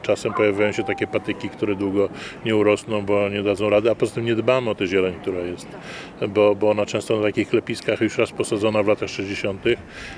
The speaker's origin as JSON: {"language": "Polish", "town": "Gdańsk", "region": "Pomeranian Voivodeship", "country": "Poland", "tie": "born there", "said": "Ja się urodziłem w Gdańsku, w ulicy obok, od której w tej chwili się znajdujemy."}